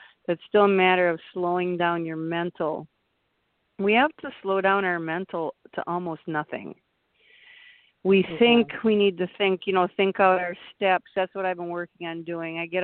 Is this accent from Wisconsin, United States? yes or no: yes; Milwaukee, Wisconsin, United States; I'm from Milwaukee.